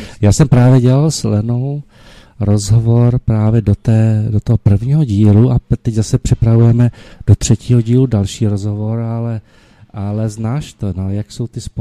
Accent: Ukraine; now in Czechia; No ale Lena odsaď nechtěla, no, takže líbilo se jí tady, proto jsem taky přišla z Ukrajiny.

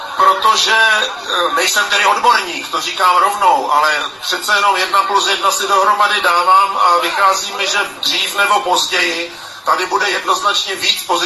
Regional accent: Rudolfov, South Bohemian Region, Czechia; jsem z Rudolfova, což je kousek od Českých Budějovic, tak my jsme vlastně venkov

